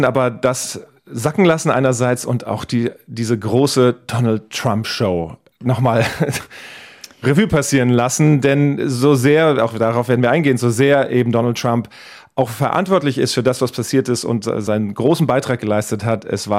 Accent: Wiesbaden, Hesse, Germany; als kleiner Junge in Wiesbaden bin ich ja aufgewachsen. Große amerikanische Militärpräsenz auch da.

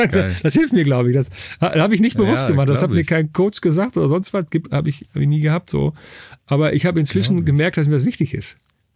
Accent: Rehden, Lower Saxony, Germany; Also ich bin in Rehde aufgewachsen, ein paar hundert Meter weg vom VfL Rehde, aber sozusagen schon im ersten Baugebiet, das da direkt da dran angrenzt, mehr oder weniger.

